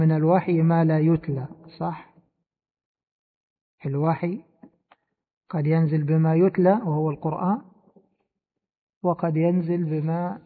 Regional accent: Egypt; وهي مشهورة عندنا في مصر للأزهري، الأزاهرة يلبسونها

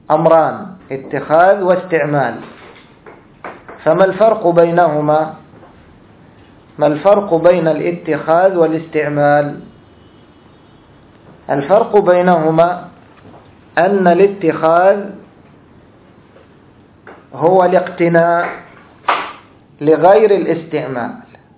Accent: Egypt; هذا عندنا في مصر، أبوها يكلف عليها ما يقرب الآن من 100,000، طبعا 100,000 عندنا كثير جدا

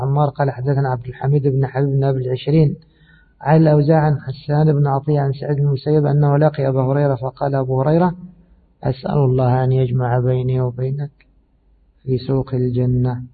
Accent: Egypt; وطبعا احنا كمصريين بنحذف النقاط فنقول ايش؟ نقول الدبان

